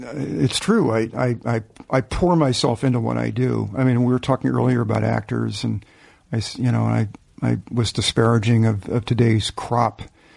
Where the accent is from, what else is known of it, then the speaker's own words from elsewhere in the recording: Virginia, United States; Well, that was a big part of it, really, I think, growing up in Virginia.